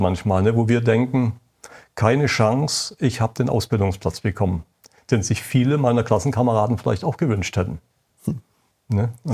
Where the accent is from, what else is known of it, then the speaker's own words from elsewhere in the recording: Saxony, Germany; moved away as an adult; Erstmal kommt man da als Sachse hin